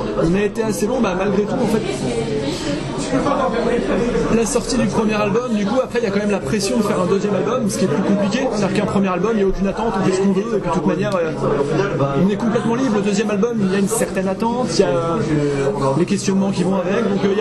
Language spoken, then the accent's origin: French; Normandy, France; vu qu'on est de là-bas, on est de Normandie.